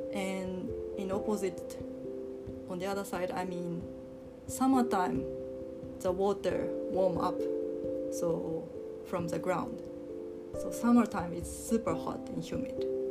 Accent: Kyushu, Japan; because I'm not from Kyoto. I'm from this great Kyushu island. So I cannot pronounce Kyoto dialect.

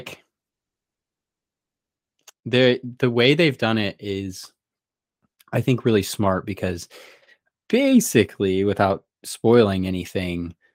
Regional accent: Sydney, New South Wales, Australia; I'm from Sydney, so I won't say anything bad about people from Melbourne

